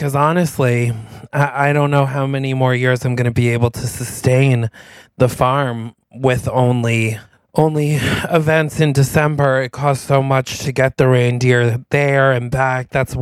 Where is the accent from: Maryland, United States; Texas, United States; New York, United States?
New York, United States; And I'm like, sorry, we're from New York.